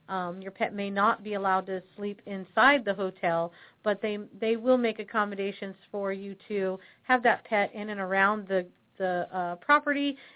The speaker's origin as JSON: {"language": "English", "region": "California", "country": "United States", "said": "I'm going to tell you, I'm from Southern California"}